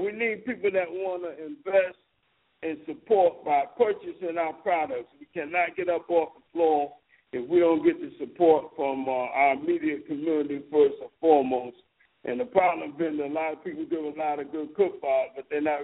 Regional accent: Fort Valley, Georgia, United States; I'm from Fort Valley, Georgia.

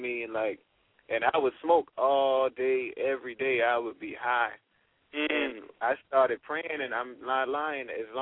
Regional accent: Walterboro, South Carolina, United States; also born or lived in Charleston; I'm originally from Walterboro, South Carolina, man. Originally right from Walterboro. Spent a lot of time in Charleston. But right from Walterboro, man.

